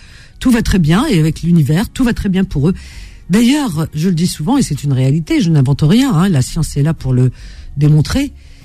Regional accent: France; On est vraiment des terriens, on est français, terriens.

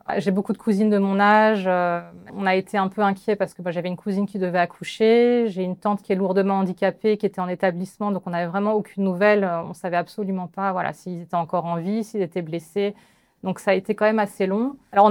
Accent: France; quand je disais que j'étais d'origine iranienne, je sentais la terreur dans les yeux des gens qui me regardaient. Donc, au bout d'un moment, je ne le disais même plus. Je disais non, non, je suis française

